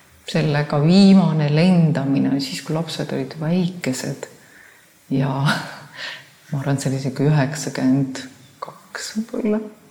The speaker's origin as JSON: {"language": "Estonian", "region": "Saare County", "country": "Estonia"}